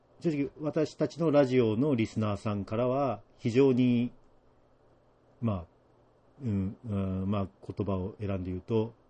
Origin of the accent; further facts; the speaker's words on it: Yamanashi, Japan; moved away as an adult; 私は幼少期のほとんどを山梨で過ごしてしまったせいで、引っ越した当初は山梨の同級生のことを